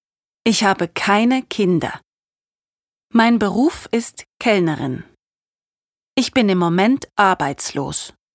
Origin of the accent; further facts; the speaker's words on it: Vietnam; now in St. Gallen, Switzerland; Ich komme aus Vietnam. Ich spreche Vietnamesisch. Ich wohne in St. Gallen. Ich bin 27 Jahre alt.